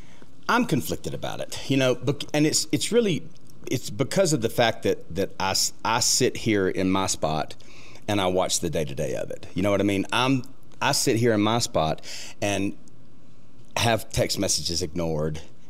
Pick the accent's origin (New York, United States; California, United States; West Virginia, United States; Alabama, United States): Alabama, United States; Opelika; and I'm from Opelika, so we kind of grew up about an hour from each other.